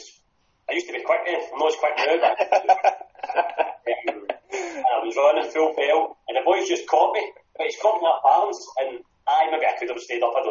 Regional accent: Paisley, Scotland, United Kingdom; now in Barrhead, United Kingdom; So I'm from Paisley, but I stay in Barrhead now.

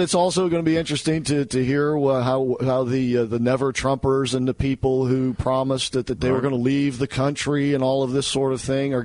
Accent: Orlando, Florida, United States; Now, I was from Orlando, which this is pre-Disney. This is what my dad used to call a cow town down here, right?

